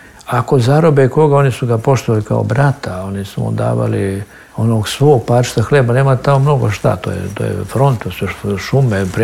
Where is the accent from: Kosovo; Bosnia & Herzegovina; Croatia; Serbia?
Bosnia & Herzegovina; born there; Ja sam rođen u Bosni, među tim ljudima